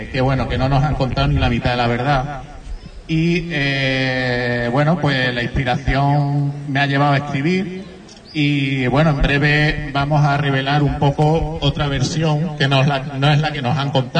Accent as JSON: {"language": "Spanish", "town": "Huelva", "region": "Andalusia", "country": "Spain", "tie": "born or raised there", "said": "Llevo 50 años viviendo en Huelva, como me crié en Huelva"}